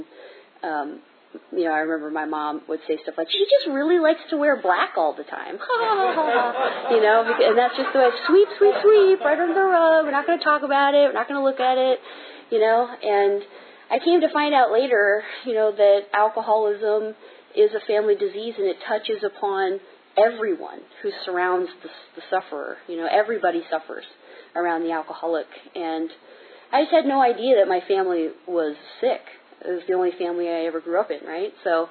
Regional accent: Arlington, Virginia, United States; I am from Arlington, Virginia, and I just drove about 85 miles per hour the last hour

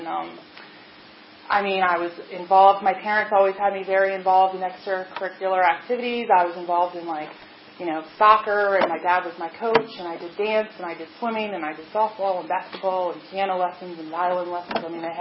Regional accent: Columbia, Maryland, United States; also born or lived in Washington, D.C.; I grew up in Maryland. I was an Army brat. I grew up, my father was in the Army. He retired in D.C. And from when I was about 6 years old until through high school, I grew up in Columbia, Maryland.

